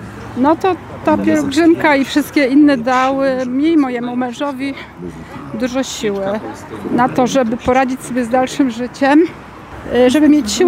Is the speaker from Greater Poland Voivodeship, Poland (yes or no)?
yes; Wolsztyn, Greater Poland Voivodeship, Poland; Z Wolsztyna.